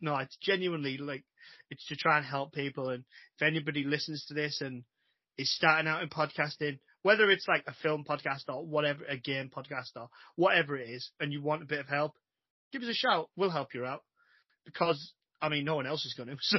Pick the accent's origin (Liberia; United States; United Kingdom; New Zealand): United Kingdom; We're all from Britain or the UK or whatever you want to call it, even though we're not all based here, but I won't get into that. So yeah, we're all from there